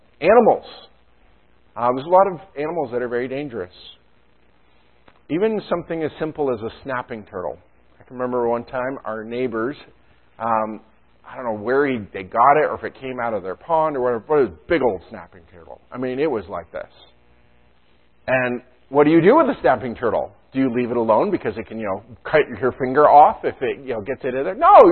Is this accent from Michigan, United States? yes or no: no; New York, United States; You know, I grew up in the Adirondacks. There's a lot of rivers around.